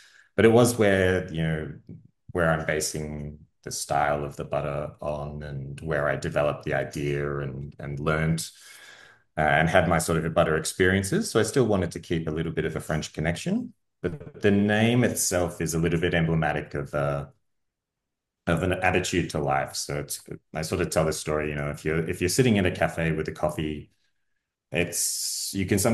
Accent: Melbourne, Victoria, Australia; also born or lived in Montpellier, France; I was born in Melbourne, so I'm from here. I guess I moved to France with my partner at the time.

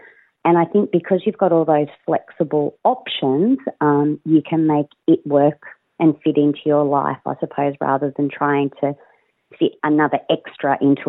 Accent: New South Wales, Australia; I've been working and living on Awabakal country now for almost 18 years, and I am originally from Darkanyang country, which is just sort of over the mountains, a bit further down on the central coast, yeah.

